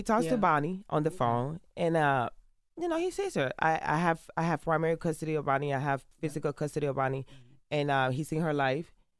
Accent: Puerto Rico; born there; first language Spanish; English is a second language; Because I've always considered myself a black woman. Mm-hmm. But I was born in Puerto Rico and I speak Spanish. My first language is Spanish.

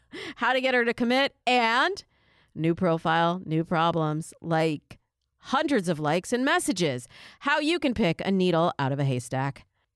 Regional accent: Michigan, United States; now in California, United States; followed by Texas, Florida, Michigan, my home state, and New York, my sometime state.

